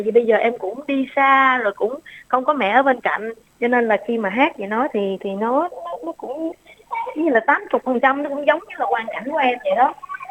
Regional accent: Phu Quoc, Kien Giang, Vietnam; Dạ em cũng quê ở Phú Quốc anh.

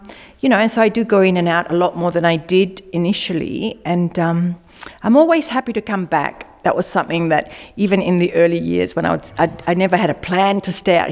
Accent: Sydney, New South Wales, Australia; I grew up in Sydney

